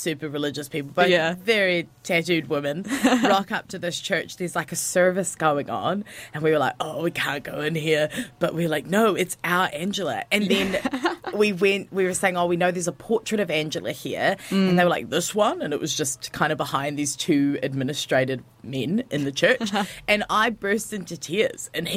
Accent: Dunedin, Otago, New Zealand; I grew up in Dunedin and did a lot of dance.

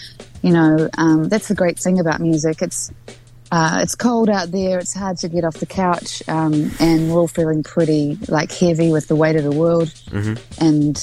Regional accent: South Island, New Zealand; now in Auckland, New Zealand; I grew up in the South Island.

